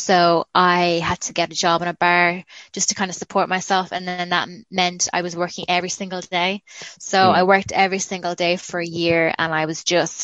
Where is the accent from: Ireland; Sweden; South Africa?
Ireland; Galway, Connacht; moved away as an adult; now in New York, United States; as much as I appreciate Galway, my hometown in Ireland, it is very much the graveyard of ambition.